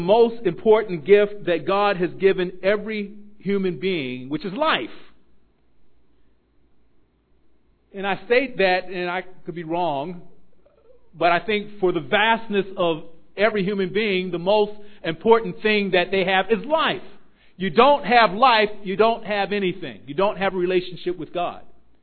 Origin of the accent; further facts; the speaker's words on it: Baltimore, Maryland, United States; I want to just review a few statistics just in, you know, my hometown, Baltimore City.